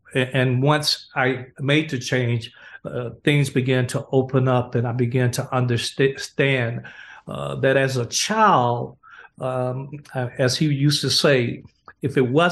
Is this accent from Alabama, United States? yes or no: yes; Gaston, Alabama, United States; We're talking 1952 is when I was born in Gaston. So we're talking the era of George Wallace, stark segregationist.